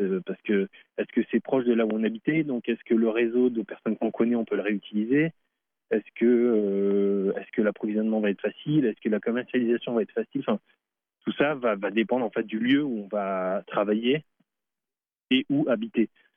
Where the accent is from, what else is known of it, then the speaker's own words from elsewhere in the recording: Sète, Occitanie, France; Moi, je suis originaire du Sud-Est de Sète, à côté de Montpellier.